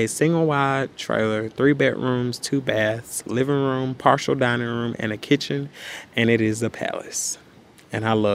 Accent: Mississippi, United States; Because I come from Mississippi. I am very protective of it. It made me everything that I am, everything that I will ever be. And I've always been proud of the fact that I was from Mississippi.

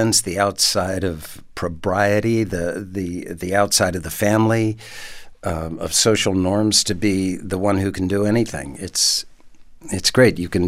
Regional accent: Maryland, United States; I'm a Lutheran from Western Maryland.

